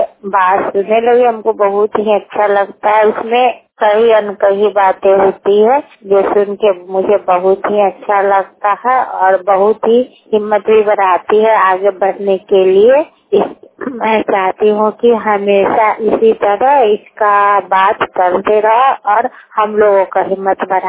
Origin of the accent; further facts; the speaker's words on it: Bhawan Pakri, Bihar, India; मैं लालगंज प्रखंड की रहने वाली हूँ, गांव भवन पकड़ी